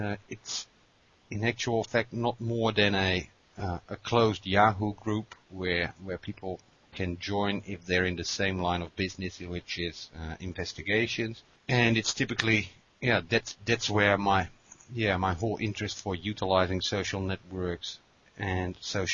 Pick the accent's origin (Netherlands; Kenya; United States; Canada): Netherlands; English is a second language; now in New Zealand; what happened is about 4 years ago, I immigrated from the Netherlands to New Zealand. I arrived here basically with no network at all. My network that I had was a network in the Netherlands and in Europe.